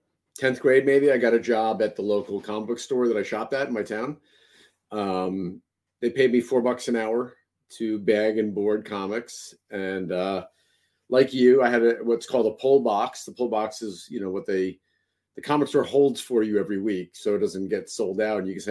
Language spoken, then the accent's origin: English; Queens, New York, United States; I grew up in Queens in the early 80s.